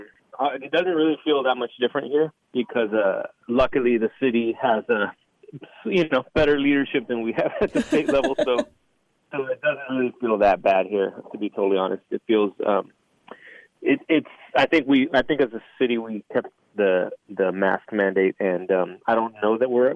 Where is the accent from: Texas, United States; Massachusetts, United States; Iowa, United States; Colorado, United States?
Texas, United States; I'm from born and raised in South Texas.